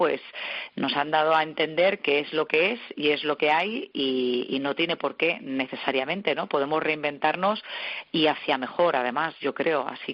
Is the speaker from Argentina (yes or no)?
no; Spain; también como españoles, ¿no?, tenemos que sentirnos orgullosos